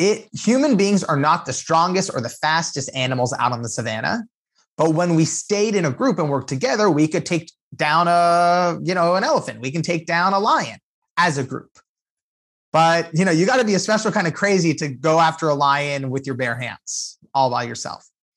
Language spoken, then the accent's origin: English; California, United States; born there; My parents and grandparents came from Iran to America 40 years ago. And I was born here in California.